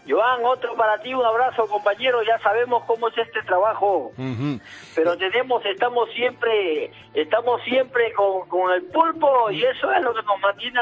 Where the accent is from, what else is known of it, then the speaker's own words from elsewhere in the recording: Peru; Soy peruano.